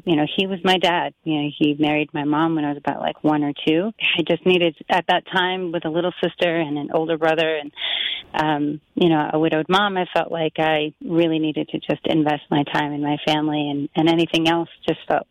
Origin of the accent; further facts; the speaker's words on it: New York, United States; Westchester and Putnam County, like Mamaroneck and Yorktown, Mount Kisco, Chappaqua. But I really call my hometown Mayapak because that's where we lived the longest and went to high school, and lots of great things happened there.